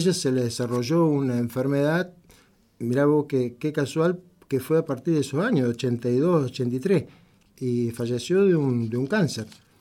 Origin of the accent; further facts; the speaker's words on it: Berrotarán, Córdoba, Argentina; Yo vengo de Berrotarán, un pueblito que es de la provincia de Córdoba, está a 70 kilómetros de Río Cuarto, y es un pueblo de 12.000, 13.000 habitantes.